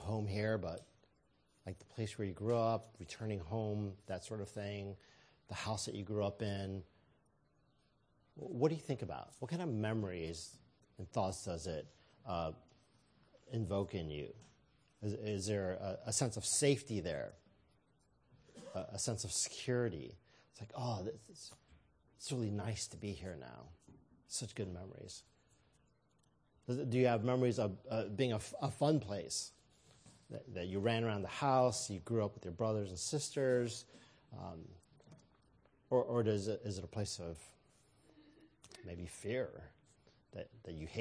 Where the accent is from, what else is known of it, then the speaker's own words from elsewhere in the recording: St. Louis, Missouri, United States; I traveled back to my hometown, town I grew up, St. Louis, Missouri.